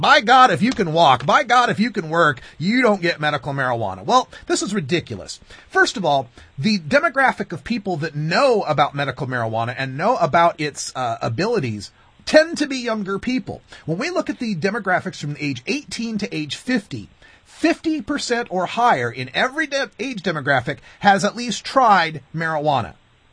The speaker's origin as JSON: {"language": "English", "region": "Idaho", "country": "United States", "said": "I'm originally from Idaho, right? We got a big hunter and gun culture there in Idaho."}